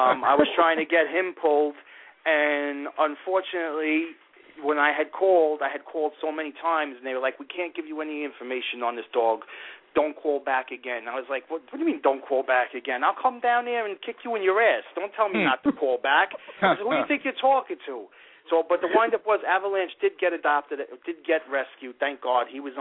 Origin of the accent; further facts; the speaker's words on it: Brooklyn, New York, United States; I come from East New York, Brooklyn.